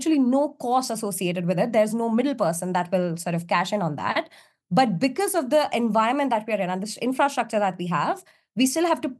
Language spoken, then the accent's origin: English; India; now in United Kingdom; So I'm from India. When I moved to the UK, it was so painful because I was not able to transfer any capital.